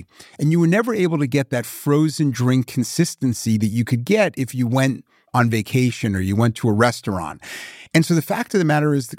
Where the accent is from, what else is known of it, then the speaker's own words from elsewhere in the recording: New York, United States; Back in the mid-80s, growing up in New York, there was a store called Sims.